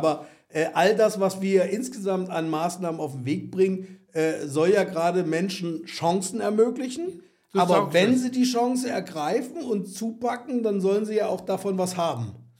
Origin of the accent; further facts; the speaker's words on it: Saxony, Germany; born there; Ich bemühe mich deutlich zu reden, ich bin in Sachsen geboren, damit Sie den Zweikanalton bei mir nicht brauchen.